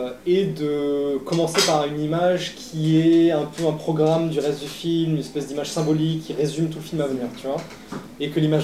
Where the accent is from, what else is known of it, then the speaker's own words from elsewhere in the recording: Aix-en-Provence, Provence-Alpes-Côte d'Azur, France; j'ai 32 ans. Pour raconter un peu ma vie en deux mots, en gros, je suis originaire d'Aix-en-Provence à la base.